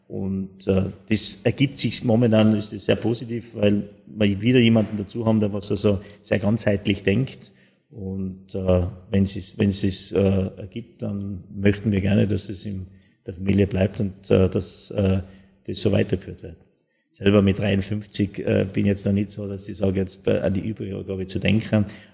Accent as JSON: {"language": "German", "region": "Tyrol", "country": "Austria", "said": "als Tiroler muss man mehr reisen, damit man sieht, wie schön das eigene Land ist."}